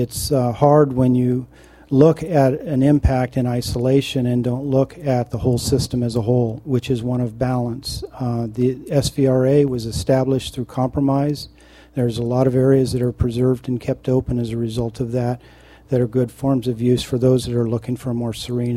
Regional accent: San Luis Obispo, California, United States; I'm from San Luis Obispo, and my passion is riding off-road motorcycles.

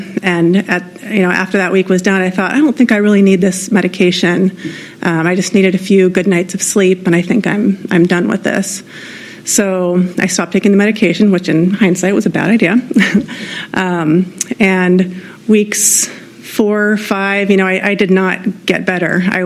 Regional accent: San Luis Obispo, California, United States; I've lived in San Luis Obispo for a long time. My parents went to Cal Poly, so I grew up like camping in Pismo and Morro Bay

